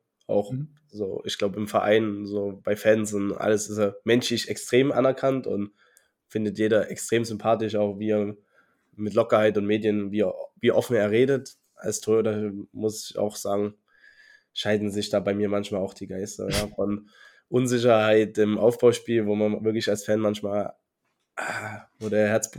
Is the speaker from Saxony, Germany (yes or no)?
yes; Dresden, Saxony, Germany; für mich als Dresdner, auch ganz cool.